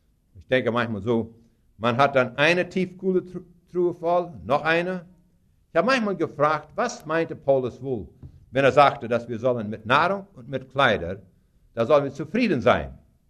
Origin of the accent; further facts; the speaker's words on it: Canada; German is a second language; ich komme von einem Farm aus Kanada, ich bin in Kanada geboren, meine Eltern sind es auch.